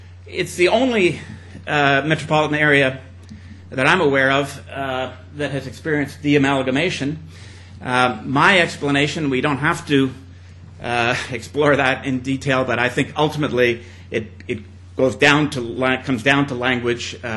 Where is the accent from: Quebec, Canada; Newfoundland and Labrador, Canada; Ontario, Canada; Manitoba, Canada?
Quebec, Canada; Montreal; And I said, well, I come from Montreal.